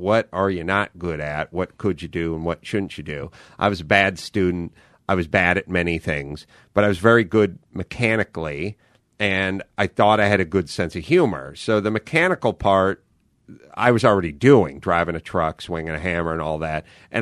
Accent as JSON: {"language": "English", "town": "North Hollywood", "region": "California", "country": "United States", "tie": "born or raised there", "said": "Anyway, I grew up on Houston. My family's house is on Houston Street in North Hollywood."}